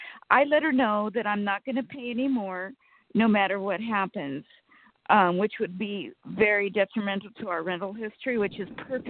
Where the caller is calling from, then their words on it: Sacramento, California, United States; from Sacramento.